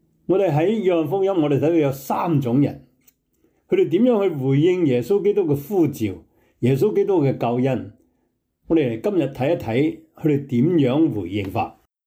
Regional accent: China; 我们中国人就说八岁。

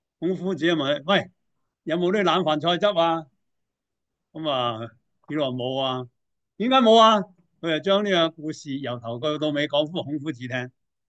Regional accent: China; 我哋中国人最叻，即系最受人崇拜咧

